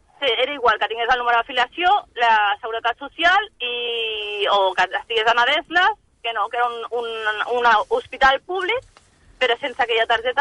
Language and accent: Catalan; Cabrils, Catalonia, Spain; Nosaltres som de Cabrils